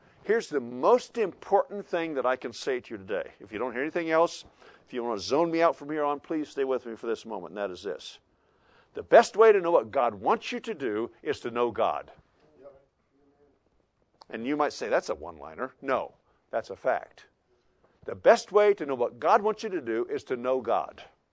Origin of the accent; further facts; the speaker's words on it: Iowa, United States; She came from Indiana. I came from Iowa. We met in West Virginia.